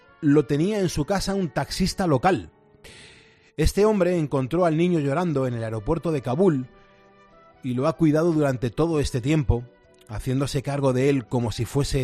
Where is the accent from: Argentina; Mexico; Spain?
Spain; los españoles somos los europeos que más utilizamos los teléfonos móviles.